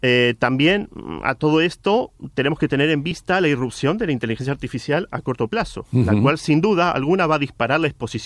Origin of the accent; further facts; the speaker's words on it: Mar del Plata, Buenos Aires Province, Argentina; circulando en mi ciudad natal de Mar del Plata, Buenos Aires, Argentina.